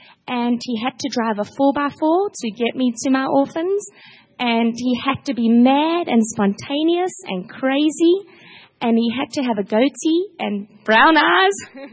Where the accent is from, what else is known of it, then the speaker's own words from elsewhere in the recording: Durban, KwaZulu-Natal, South Africa; And I'm from the East Coast, from a city called Durban, which is the third biggest city in South Africa.